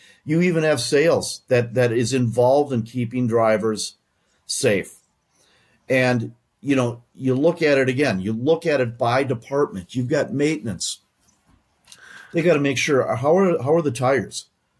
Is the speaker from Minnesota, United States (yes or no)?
yes; Minnesota, United States; I grew up in Minnesota. And then when I moved, when I was with UPS and then we came back up here again. So I've been here my whole life.